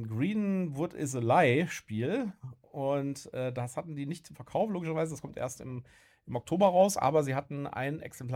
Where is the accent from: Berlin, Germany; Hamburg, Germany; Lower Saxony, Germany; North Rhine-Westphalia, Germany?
North Rhine-Westphalia, Germany; Bonn; wir sind ja aus Bonn, ja, und Bonn ist ja eher so Provinz, wenn man es mal so will.